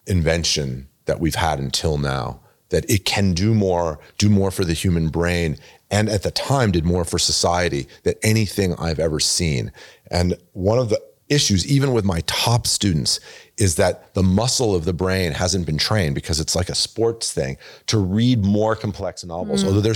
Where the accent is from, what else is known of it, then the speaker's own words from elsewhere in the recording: France; just understand that I grew up in France.